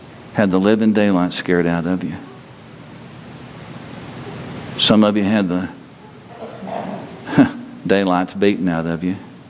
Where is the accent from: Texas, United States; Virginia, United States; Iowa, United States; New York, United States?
Texas, United States; Where I grew up in North Texas, you don't say, come on, you say, moan.